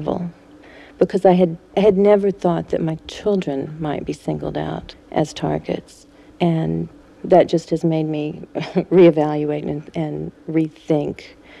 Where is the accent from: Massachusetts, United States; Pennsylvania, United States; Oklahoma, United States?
Oklahoma, United States; Oklahoma City; I come from Oklahoma City